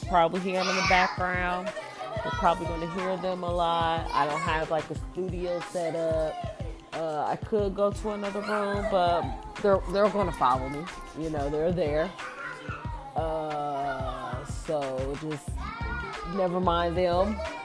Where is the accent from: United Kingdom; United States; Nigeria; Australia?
United States; Mississippi; But I'm from Mississippi, so I don't have like a strong country accent. Sometimes it kicks in, you know, and I'm like, damn, I'm country than a motherfucker.